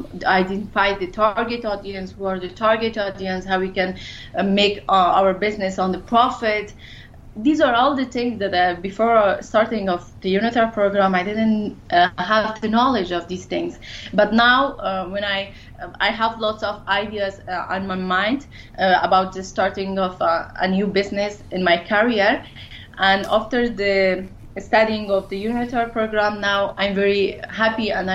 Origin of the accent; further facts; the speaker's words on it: Afghanistan; I am one of the girl that I grew up in Afghanistan.